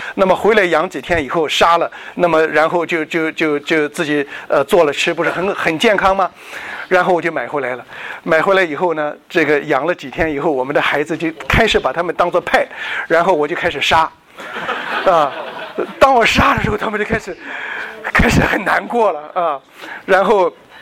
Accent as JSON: {"language": "Chinese", "region": "Shandong", "country": "China", "tie": "born or raised there", "said": "因为我小的时候是在山东的非常贫穷的农村那个地方长大，"}